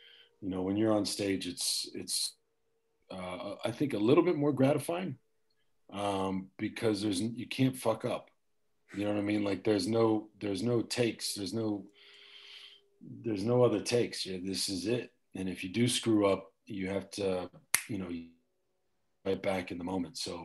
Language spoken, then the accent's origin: English; El Paso, Texas, United States; also born or lived in Austin; Yeah, I'm from Texas. I grew up in a city called El Paso. There's not a lot going on in El Paso, so I got out of there as soon as I could.